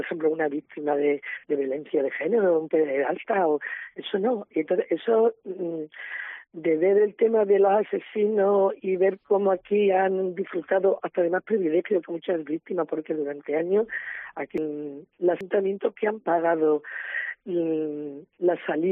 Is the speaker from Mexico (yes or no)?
no; Medellín, Extremadura, Spain; Pues sí, además sus restos están allí mismo en Medellín. Así que fue aquí asesinado donde yo vivo, en Las Artes, Oria, sí. Pero los restos yo decidí que estuvieran en mi pueblo.